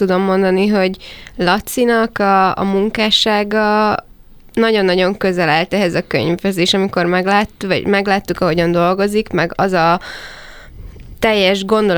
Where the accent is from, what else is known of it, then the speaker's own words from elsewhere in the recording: Hungary; arról, hogy magyarok vagyunk, arról vizuálisan is mindig megvan egy alapvető elképzelésünk